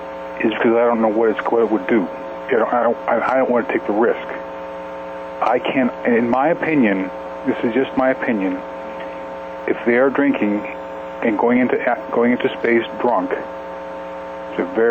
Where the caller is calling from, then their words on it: Wyoming, United States; from Wyoming.